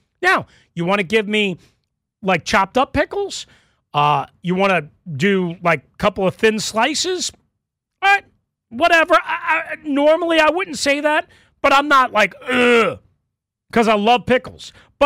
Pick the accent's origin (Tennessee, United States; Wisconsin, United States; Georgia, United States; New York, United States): New York, United States; I grew up in New York, where sauerkraut is way, way, way bigger